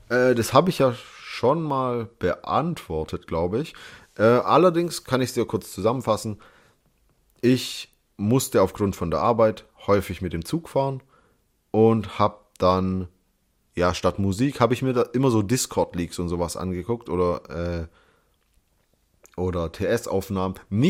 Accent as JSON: {"language": "German", "country": "Germany", "said": "Ich bin Deutscher."}